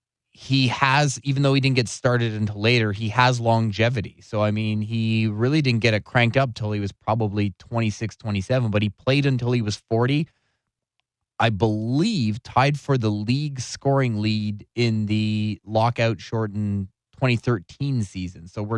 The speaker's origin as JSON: {"language": "English", "town": "London", "region": "Ontario", "country": "Canada", "tie": "born or raised there", "said": "I remember growing up in the London area when Eric Lindros, playing for the Generals, was going to come play the Knights."}